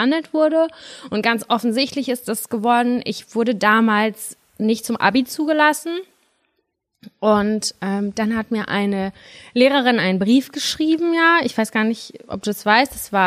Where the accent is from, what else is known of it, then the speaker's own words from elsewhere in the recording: Germany; born there; Wir sind ja alle in Deutschland geboren.